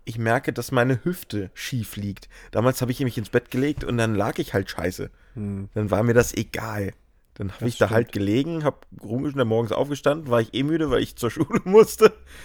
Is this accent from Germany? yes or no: yes; North Germany, Germany; So, also, ja, okay, ich bin Norddeutscher.